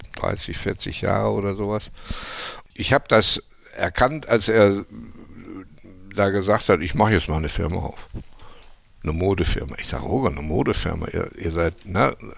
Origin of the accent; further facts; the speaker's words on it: Emmerich, North Rhine-Westphalia, Germany; Emmerich ist jetzt nicht weit weg, wird auch meine Heimatstadt bleiben.